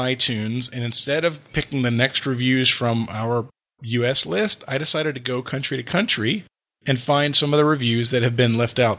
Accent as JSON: {"language": "English", "region": "Wales", "country": "United Kingdom", "said": "I would love to take you around my home country, that is Wales, paradise on earth, of which you were unaware."}